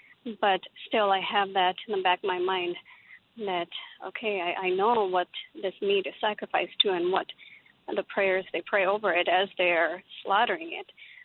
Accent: Pakistan; I grew up in Pakistan.

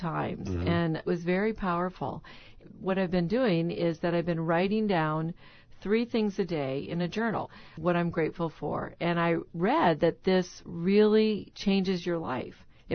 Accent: Michigan, United States; Well, I had to look at my home state of Michigan

